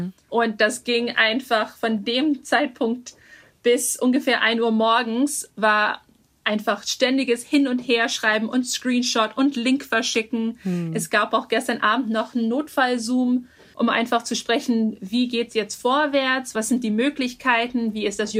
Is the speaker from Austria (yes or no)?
no; Maryland, United States; now in Hamburg, Germany; Ich komme aus dem Bundesstaat Maryland. Ich wohne seit 2016 in Hamburg